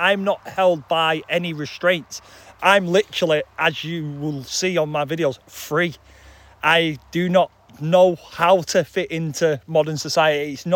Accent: Manchester, North West England, United Kingdom; I'm from Manchester.

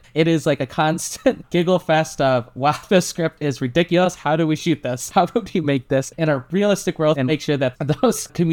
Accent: Michigan, United States; I'm from Northern Michigan, so like coming to Grand Valley, you know, I'm not a traditional student.

